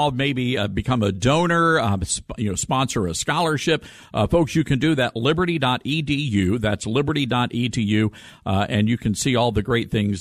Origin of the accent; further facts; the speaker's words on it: Memphis, Tennessee, United States; I grew up in Memphis, so we'd have to watch Dr. Rogers.